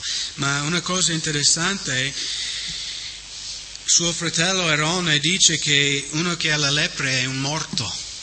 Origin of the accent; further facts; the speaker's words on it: United States; E vedo come il mio paese, la coscienza del paese in generale si sta indurendo